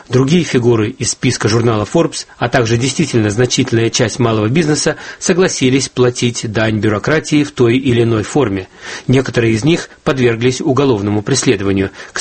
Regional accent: Russia; Я россиянин, у нас так принято.

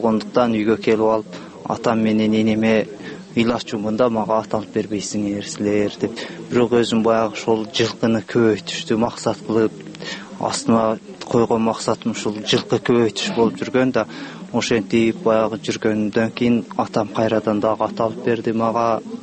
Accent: Tajikistan; now in Kyrgyzstan; Тажикстандан келдик десек тажик туугандар деп жатышат да.

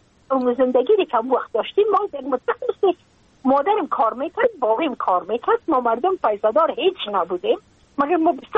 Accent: Afghanistan; moved away as an adult; now in United States

